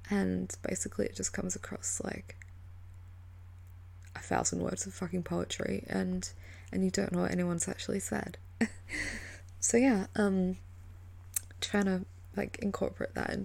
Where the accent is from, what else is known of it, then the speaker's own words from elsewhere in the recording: Australia; if anyone hasn't noticed from my accent, yes, I am Australian.